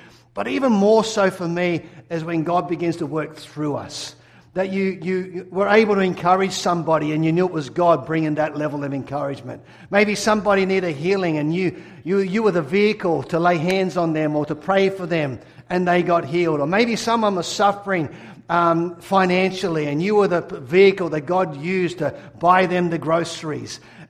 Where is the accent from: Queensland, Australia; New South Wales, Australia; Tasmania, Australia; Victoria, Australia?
New South Wales, Australia; Sydney; as an Aussie. If you haven't worked out yet, I'm not from Scotland. I'm from Australia, Sydney, Australia, born and bred, and I grew up as a sports person, professional tennis player.